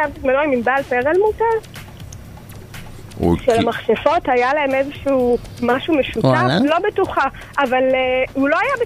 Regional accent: Jerusalem, Jerusalem District, Israel; הייתי בערך בת 17 לדעתי. אני ירושלמית, אז גרתי בירושלים.

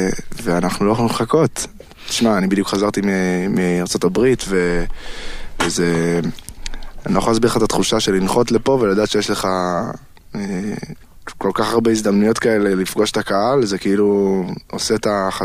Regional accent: Neve Monosson, Tel Aviv District, Israel; וואי, הרבה זמן לא הייתי במגרש בנווה מונסון, אבל כן, שם גדלתי.

